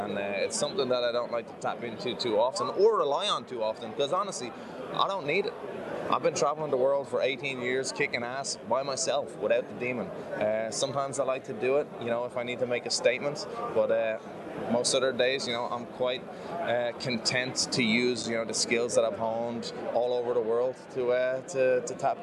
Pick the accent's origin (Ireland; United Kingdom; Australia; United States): Ireland; As an Irish person, you know, we're very good at burying our feelings